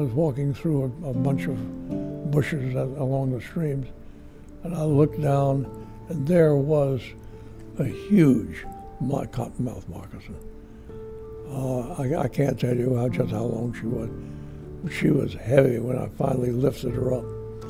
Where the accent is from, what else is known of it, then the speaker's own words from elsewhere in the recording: Alabama, United States; I am not a Harvard professor who was born and raised in Alabama. I'm an Alabamian who came up to North to have work.